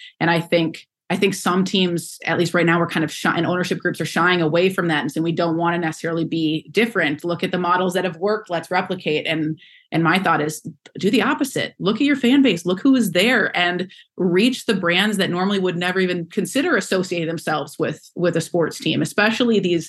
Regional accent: Minnesota, United States; And then I grew up in Minnesota and I remember going to my first Gopher women's hockey game.

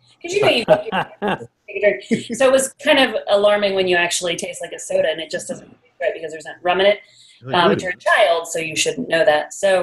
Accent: Hayward, California, United States; So just south of Oakland.

